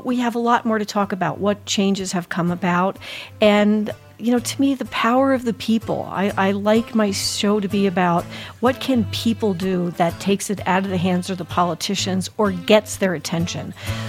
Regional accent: New Jersey, United States; I mean, I'm from New Jersey.

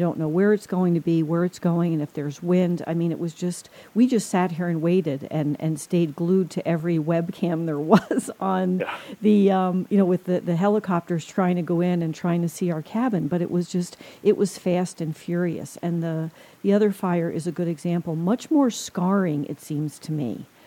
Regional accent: New Jersey, United States; I'm from New Jersey, so it was a little bit of an adjustment when I first came here

